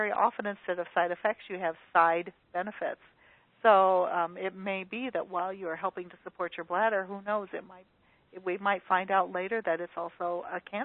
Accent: Midwest, United States; Because I always say I'm from the Midwest, so I'm very frugal.

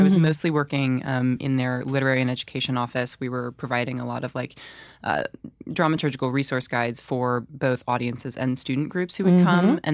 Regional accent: Chapel Hill, North Carolina, United States; And then I assisted a show down at in my hometown of Chapel Hill at Playmakers Rep.

